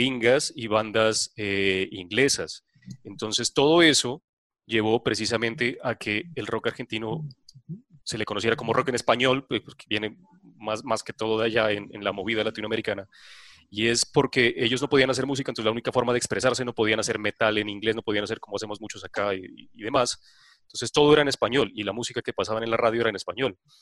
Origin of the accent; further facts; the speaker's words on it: Mexico; yo que rescato mucho mi tierra y de donde nací, los mexicanos son mucho más arraigados a su historia indígena y antepasados